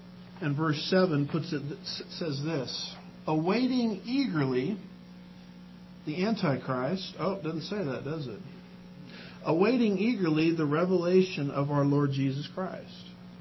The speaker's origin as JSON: {"language": "English", "region": "Texas", "country": "United States", "said": "Now, I'm from Texas, okay? Arm away."}